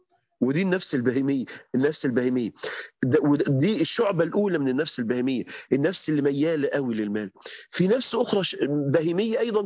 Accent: Mansoura, Dakahlia, Egypt; عندنا في المنصورة

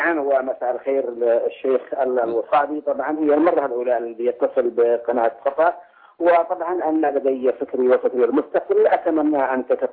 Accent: Yemen; عندنا في اليمن

